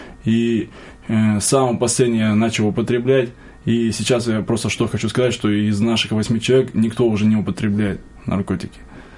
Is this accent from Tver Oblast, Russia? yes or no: no; Surgut, Khanty-Mansi Autonomous Okrug, Russia; born there; Ну, я родился в городе Сургуте, это Ханты-Мансийский автономный округ, в семье благополучной.